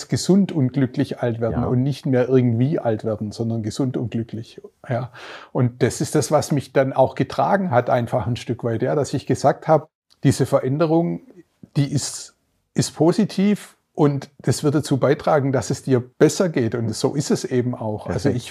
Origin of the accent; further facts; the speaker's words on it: Stuttgart, Baden-Württemberg, Germany; ich komme aus Stuttgart